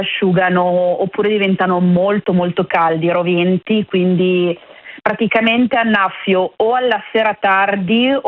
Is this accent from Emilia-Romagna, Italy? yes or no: yes; Parma, Emilia-Romagna, Italy; Poi qui a Parma, perché io sono di Parma, non piove da tantissimo